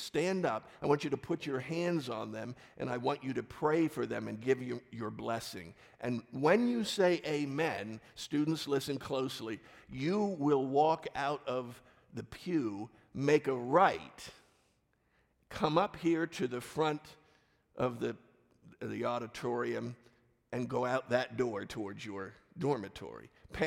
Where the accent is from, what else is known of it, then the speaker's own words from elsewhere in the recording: Pittsburgh, Pennsylvania, United States; hello, we're from Pittsburgh